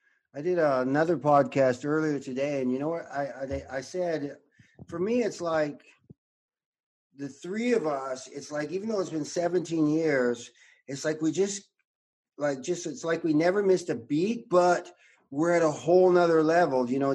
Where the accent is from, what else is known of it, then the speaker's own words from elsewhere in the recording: North Vancouver, British Columbia, Canada; Well, I'm from a small town in Canada, North Vancouver, BC. And I grew up an only child